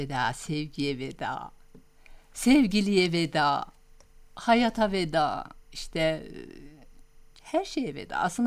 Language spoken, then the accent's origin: Turkish; Erzincan, Turkey; Erzincanlıyım.